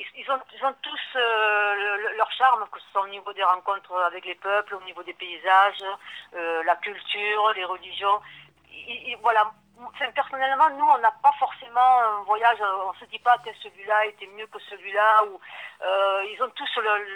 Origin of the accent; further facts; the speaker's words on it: Lunel, Occitanie, France; de Lunel et on voyage à vélo.